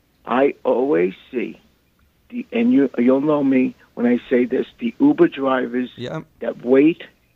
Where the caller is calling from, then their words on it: Brooklyn, New York, United States; from Brooklyn, Carroll Gardens.